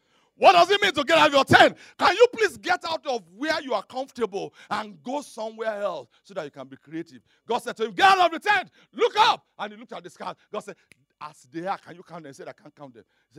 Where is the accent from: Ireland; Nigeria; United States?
Nigeria; And I come from Nigeria.